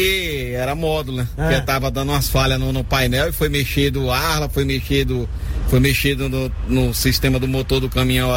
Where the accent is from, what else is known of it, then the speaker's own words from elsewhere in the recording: Teresina, Piauí, Brazil; now in Floresta, Brazil; Sou natural de Teresina, no Piauí.